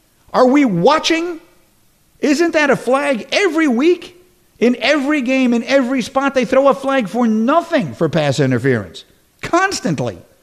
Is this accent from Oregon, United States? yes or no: no; New York, United States; I'm from New York, but I'm not a Giant fan at all.